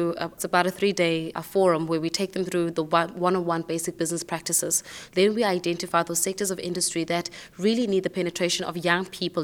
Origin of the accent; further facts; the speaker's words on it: Johannesburg, Gauteng, South Africa; I hail from South Africa, really the concrete jungle of Johannesburg.